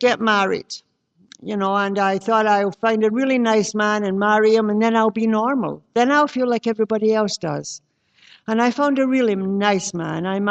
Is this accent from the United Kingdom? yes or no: yes; Glasgow, Scotland, United Kingdom; born there; I was born in Glasgow, Scotland, and I have Irish and English blood, as well as Scottish.